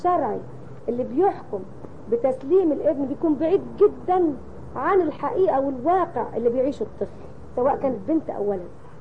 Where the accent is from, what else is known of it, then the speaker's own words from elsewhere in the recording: Egypt; احنا عندنا في مصر يعني خلينا التفسير متطور شوية